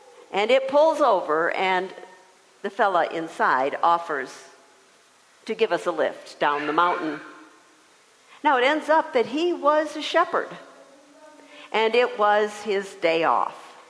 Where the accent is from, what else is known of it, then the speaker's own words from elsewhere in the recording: Michigan, United States; they asked us, they said, and where are you from? And we said, Michigan.